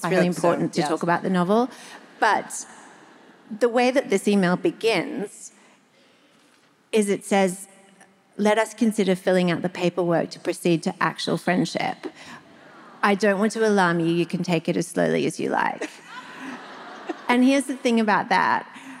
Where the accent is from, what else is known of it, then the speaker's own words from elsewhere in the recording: New Zealand; I'm from New Zealand.